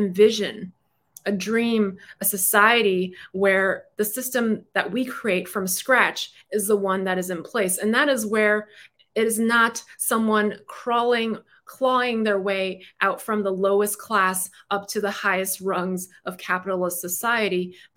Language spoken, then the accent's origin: English; Brooklyn, New York, United States; I'm a litigator. I'm from Brooklyn. I'm loud.